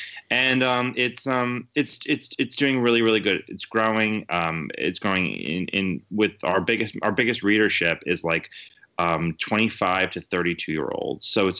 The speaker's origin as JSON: {"language": "English", "region": "New York", "country": "United States", "said": "I'm from New York, so nothing interests me that much."}